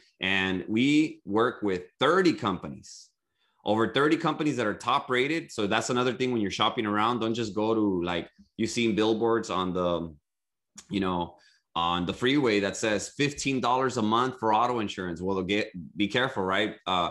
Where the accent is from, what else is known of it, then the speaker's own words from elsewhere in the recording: California, United States; You don't have to live in California. I'm from Southern California.